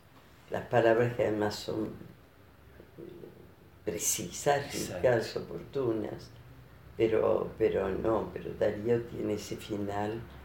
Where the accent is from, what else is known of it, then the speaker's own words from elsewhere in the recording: Uruguay; nos presentamos como uruguayos